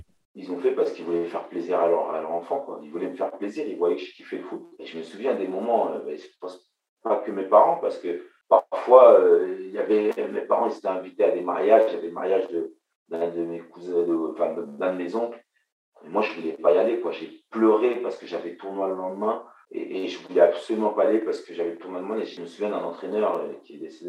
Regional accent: Toulouse, Occitanie, France; born there; Voilà, c'est là que je suis né, à Toulouse.

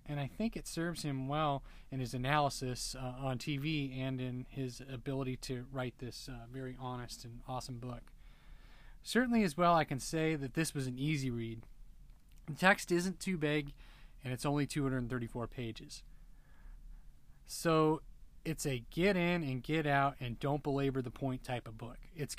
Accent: United States; being a U.S.-based hockey fan and growing up in the States in the 90s

